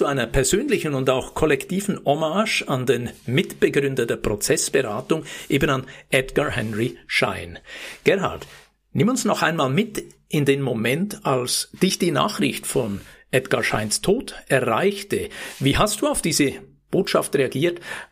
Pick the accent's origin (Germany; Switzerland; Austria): Switzerland; Lucerne; ich bin ja in Luzern geboren, aufgewachsen, habe ich in Zürich studiert.